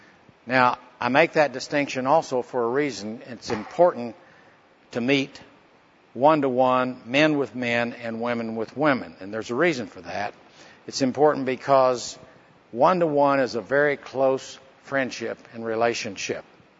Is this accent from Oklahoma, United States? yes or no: yes; Oklahoma City, Oklahoma, United States; I'm from Oklahoma City.